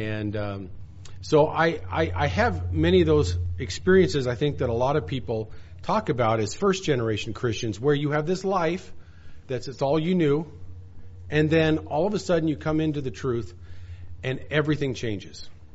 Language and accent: English; Washington, United States; moved away; also born or lived in Southern California, United States; But in the mid-80s, I moved from where I grew up in Western Washington, where we had a couple hundred days of rain a year. And I was very happy to live in Southern California for about 10 years.